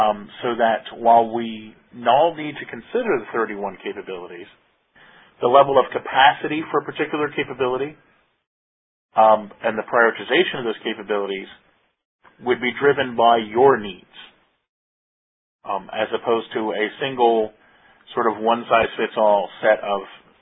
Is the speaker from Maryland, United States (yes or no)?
yes; Maryland, United States; I'm from Maryland.